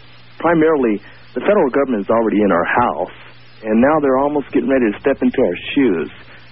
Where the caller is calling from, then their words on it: Las Vegas, Nevada, United States; I'm calling from Los Angeles. Las Vegas.